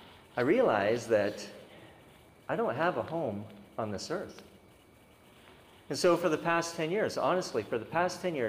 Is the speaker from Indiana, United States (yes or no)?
no; Kellogg, Idaho, United States; also born or lived in Alaska; I said, well, I was born in Alaska. I was raised in Kellogg, Idaho. And I've lived all over the world.